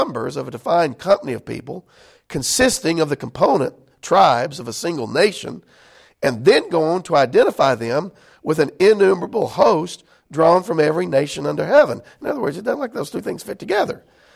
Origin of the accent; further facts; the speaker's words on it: Corinth, Mississippi, United States; And again, y'all, I was raised in Corinth, Mississippi.